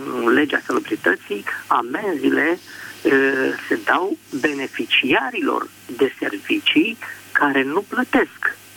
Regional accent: Moldova Nouă, Caraș-Severin, Romania; Da. Moldova Nouă.

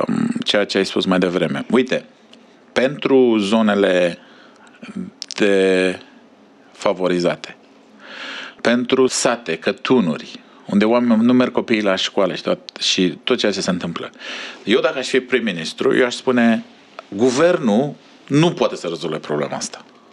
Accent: Romania; Sunt eu mândru că sunt creștin, că sunt român, că sunt ortodox?

